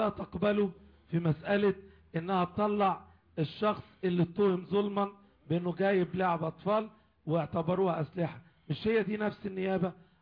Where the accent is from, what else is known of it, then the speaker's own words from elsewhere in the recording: Egypt; لأن أنا كإنسان مصري لي كل الحقوق، علي كل الواجبات،